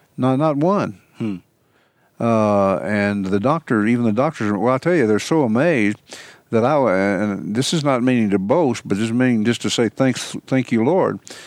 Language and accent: English; Arkansas, United States; also born or lived in Illinois; And so we moved to Arkansas from Illinois, and I was born in Arkansas, but my dad moved up there, and we moved back when I was about 12 years old.